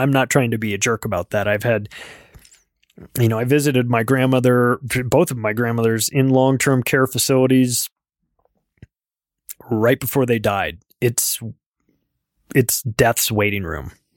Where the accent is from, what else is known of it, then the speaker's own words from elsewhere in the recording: United States; I'm an American.